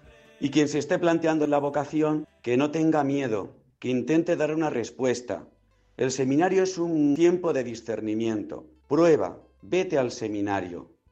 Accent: Bolaños de Calatrava, Castilla-La Mancha, Spain; soy natural de Bolaños de Calatrava

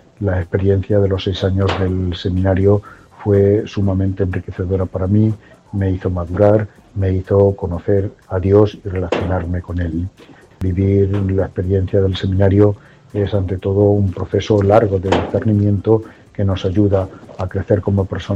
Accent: Almadén, Castilla-La Mancha, Spain; also born or lived in Zambia; soy natural de Almadén y fui ordenado en Ciudad Real en 1986.

